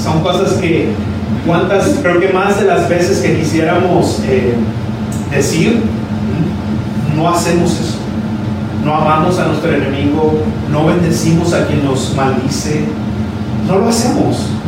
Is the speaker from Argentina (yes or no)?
no; Mexico; Me ponía a pensar yo, por ejemplo, que soy mexicano